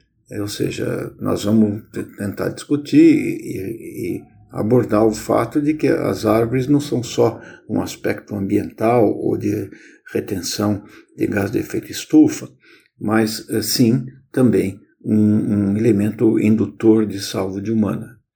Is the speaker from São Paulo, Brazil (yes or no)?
yes; São Paulo, Brazil; born there; eu sou nascido em São Paulo e vejo com certo desconsolo o deserto que transformamos o solo de nossa cidade